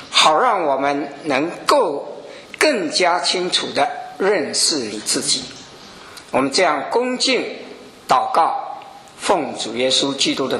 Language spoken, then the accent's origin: Chinese; Taiwan; 经常到海峡两岸啊，到大陆，也许啊比到我的故乡台湾的次数更多